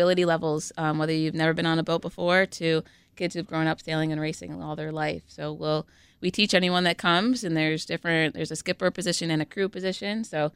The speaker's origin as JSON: {"language": "English", "region": "Wisconsin", "country": "United States", "tie": "born or raised there", "said": "I grew up on Pine."}